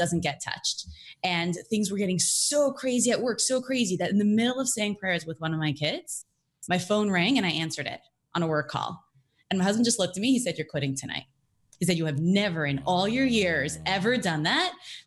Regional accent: New York, United States; also born or lived in Jerusalem; now in Los Angeles, United States; So yeah, I am out in LA. I'm actually originally from New York, and I went to business school out there.

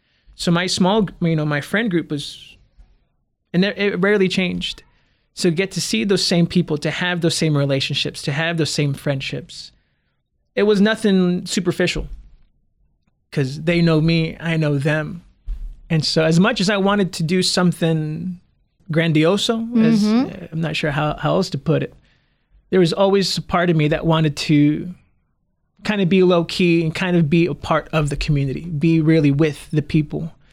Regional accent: Amity, Oregon, United States; also born or lived in Los Angeles; So I was born in Los Angeles. I was only there for about 2 or 3 years old. I was a toddler when my family moved up. Growing up in Amity, Oregon

